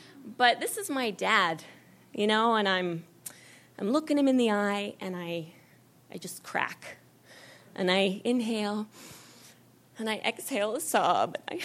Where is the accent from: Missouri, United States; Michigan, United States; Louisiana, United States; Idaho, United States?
Idaho, United States; I grew up in Idaho, but we would go down to Utah for BYU football games, and I went to a couple of girls' camps there and volleyball camps.